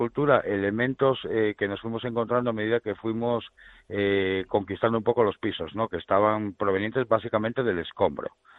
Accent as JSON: {"language": "Spanish", "town": "Oviedo", "region": "Asturias", "country": "Spain", "tie": "born or raised there", "said": "a pesar de sentirme bastante profeta en mi tierra aquí en Oviedo"}